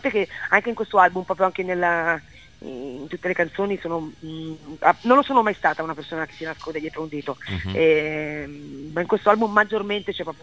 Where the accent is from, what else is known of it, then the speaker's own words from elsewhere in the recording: Finland; born there; Italian is a second language; Sono nata in Finlandia, sono girato un po' il mondo con la mia musica